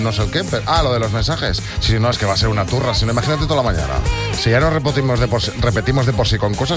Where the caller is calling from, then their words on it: Hospitalet de Llobregat, Catalonia, Spain; de Hospitalet de Llobregat.